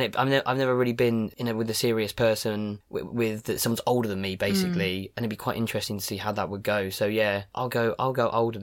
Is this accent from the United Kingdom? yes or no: yes; Cambridge, East of England, United Kingdom; now in London, United Kingdom; So I'm living in London at the moment, southeast, up the southeast massive. But I'm originally from Cambridge.